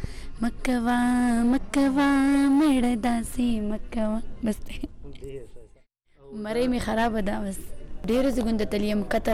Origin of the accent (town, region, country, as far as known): Swat, Khyber Pakhtunkhwa, Pakistan; born or raised there